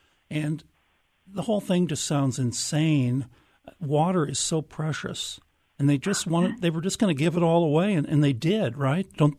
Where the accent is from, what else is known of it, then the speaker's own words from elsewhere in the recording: Des Moines, Iowa, United States; I grew up in Des Moines, and I've always been someone who read the obituaries.